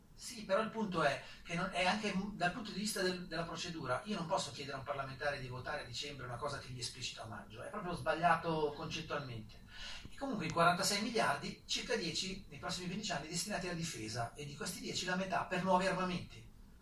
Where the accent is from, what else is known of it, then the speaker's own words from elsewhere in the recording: Lombardy, Italy; Sarà che io sono brianzolo, quindi la cosa deve essere concreta, tangibile